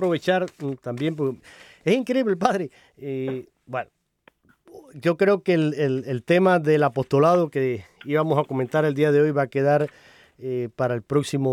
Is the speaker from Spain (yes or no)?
no; Holguín, Cuba; mi tierra natal, con Holguín, esa querida ciudad del oriente de la isla de Cuba